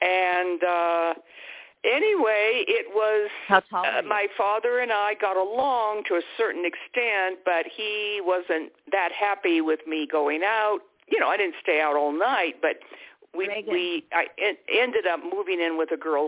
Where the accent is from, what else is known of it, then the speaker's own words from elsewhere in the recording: Missoula, Montana, United States; also born or lived in California; I went to school in Missoula, Montana, and that's where I grew up. My father, I was born in California, but my parents were divorced.